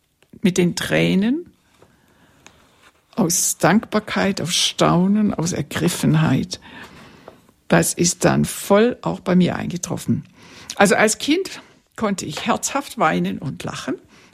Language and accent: German; Germany; Ich weiß, da sind wir Deutsche ein bisschen schwierig.